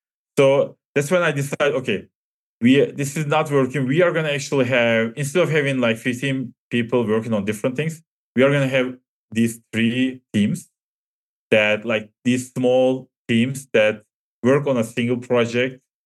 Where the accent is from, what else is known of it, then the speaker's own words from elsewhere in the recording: Turkey; Basically, I'm from Turkey